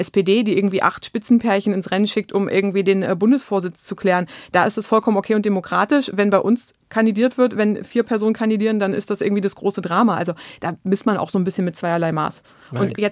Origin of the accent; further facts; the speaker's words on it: East Germany, Germany; Ich bin Ostdeutsche und es nervt mich wirklich tierisch